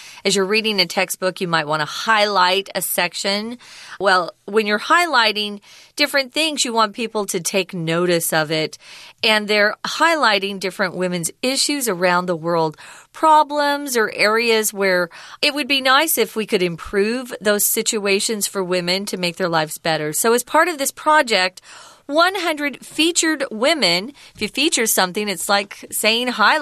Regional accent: United States; Both of us as well, Tom and I come from America, again, very highly developed.

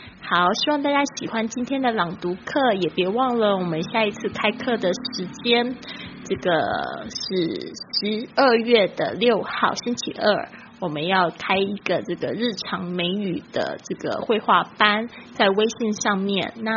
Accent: China; now in Taiwan; 一讲妖呢大家就会知道我是从大陆来的。

